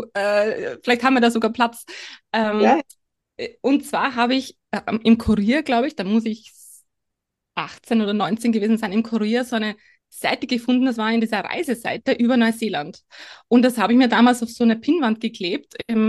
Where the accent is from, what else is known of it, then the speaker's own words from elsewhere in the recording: Lower Austria, Austria; moved away as an adult; Aber ich bin gebürtige Österreicherin, bin in einem sehr kleinen Dorf in Niederösterreich aufgewachsen, lebe aber seit meinen 20 Jahren im Ausland.